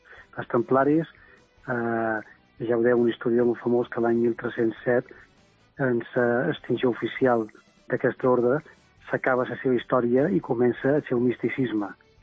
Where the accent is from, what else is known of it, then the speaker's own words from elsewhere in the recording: Balearic Islands, Spain; això és un fet històric que per jo és molt transcendental, que va succeir a la meva illa, a Menorca